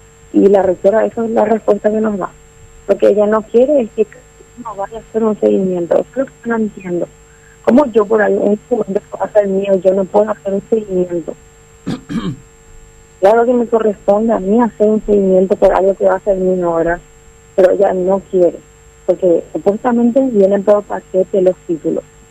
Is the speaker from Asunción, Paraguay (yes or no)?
no; Villeta, Central, Paraguay; No, de Villeta.